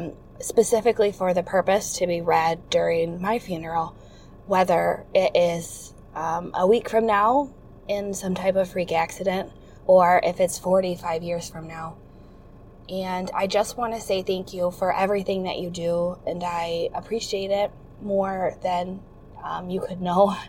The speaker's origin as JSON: {"language": "English", "region": "Michigan", "country": "United States", "said": "I'm from Michigan. I am 26 years old"}